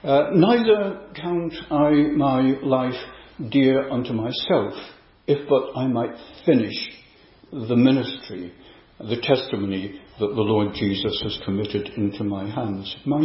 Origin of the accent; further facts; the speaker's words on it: Yorkshire and the Humber, United Kingdom; also born or lived in Northern Ireland; I remember when we moved from Northern Ireland to East Yorkshire. I am a Yorkshireman, moving back to my own county.